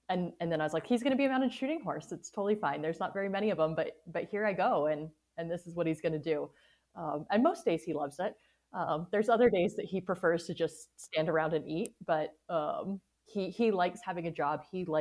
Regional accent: Arizona, United States; And I grew up in Arizona, so I knew where it was.

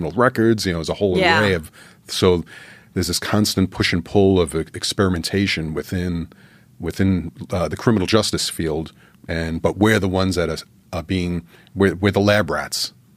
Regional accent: New York City, New York, United States; moved away; That's how I came out here. I'm from New York City. I was recruited from out of state.

